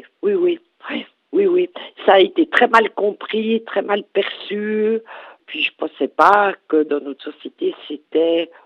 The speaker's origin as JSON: {"language": "French", "region": "Jura", "country": "Switzerland", "accent": "Jura", "said": "ce qui marque beaucoup, c'est mon accent. On devine tout de suite que je suis jurassienne et aussi"}